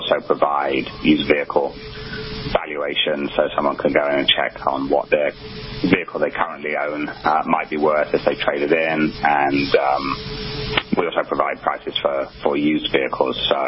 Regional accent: England, United Kingdom; my home country is England, which is very, very different to the U.S.

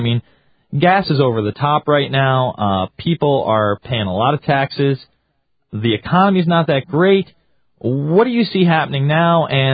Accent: New York, United States; I'm from New York

